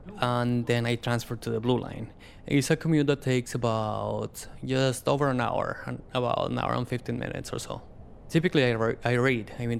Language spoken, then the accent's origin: English; Guadalajara, Jalisco, Mexico; now in Chicago, United States; I've been in Chicago for about 22 or 23 years. So I come from Guadalajara, and I came back in 1993.